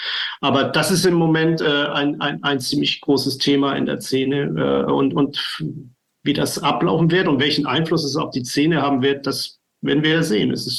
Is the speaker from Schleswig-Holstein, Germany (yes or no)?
yes; Flensburg, Schleswig-Holstein, Germany; Ja, ich komme aus Flensburg.